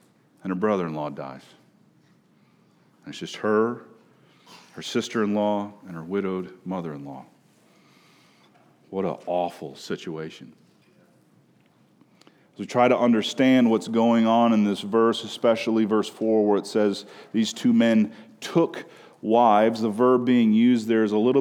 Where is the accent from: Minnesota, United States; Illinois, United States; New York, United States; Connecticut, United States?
Minnesota, United States; as a Minnesotan in the South